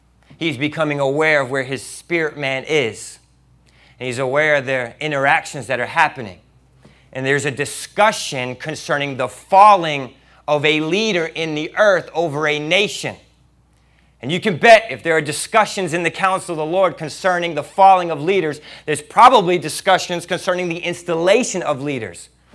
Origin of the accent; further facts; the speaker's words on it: Florida, United States; now in San Antonio, United States; I grew up in Florida. I haven't seen every single hurricane, but I typically know the patterns.